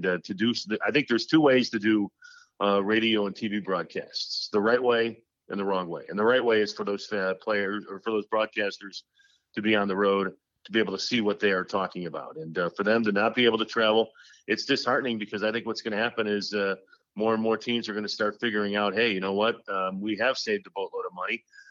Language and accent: English; Chicago, Illinois, United States; I grew up in Chicago, as you mentioned